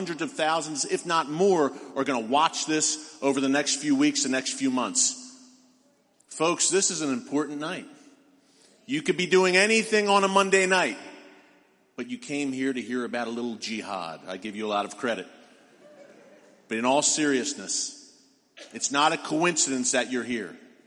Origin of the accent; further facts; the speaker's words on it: Philadelphia, Pennsylvania, United States; Growing up a city kid in the gritty East Coast, I was raised in Philadelphia, didn't really see much of that.